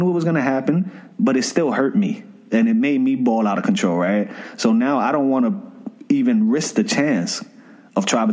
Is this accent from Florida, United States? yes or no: no; Bronx, New York, United States; Yeah, and dogs, we come from the Bronx, man. Like, we our childhood season ends at like 10, bro.